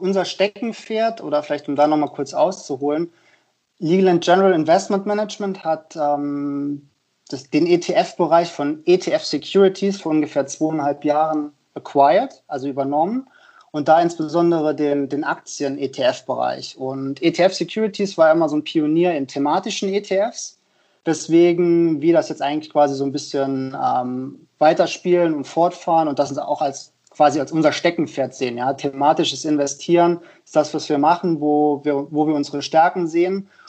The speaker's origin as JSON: {"language": "German", "town": "Trier", "region": "Rhineland-Palatinate", "country": "Germany", "tie": "born or raised there", "also_born_or_lived": "Münster / Rotterdam", "lives_now": "Frankfurt, Germany", "said": "Also ich bin aufgewachsen oder komme gebürtig aus Trier. Nach Stationen in Münster und Rotterdam bin ich bei Solective in Frankfurt gelandet."}